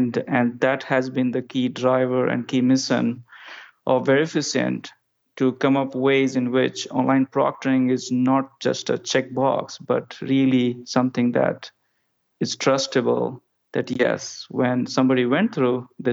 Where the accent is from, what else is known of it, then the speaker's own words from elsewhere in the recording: India; moved away as an adult; now in United States; My background, like I grew up in India.